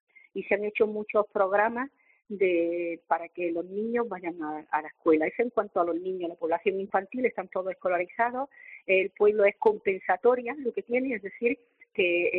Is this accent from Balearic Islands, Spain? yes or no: no; Atarfe, Andalusia, Spain; yo soy de Atarfe, natural de Atarfe, vivo cerca de uno de los barrios, que es el Barranco, y el otro es La Cañada, tampoco me pilla lejos